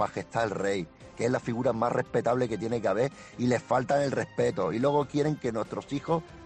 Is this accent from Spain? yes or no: yes; Spain; Yo soy un ciudadano español